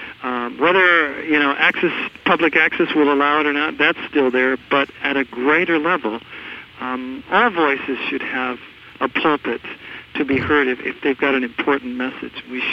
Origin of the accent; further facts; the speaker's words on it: South San Francisco, California, United States; I grew up in South San Francisco as a kid with my father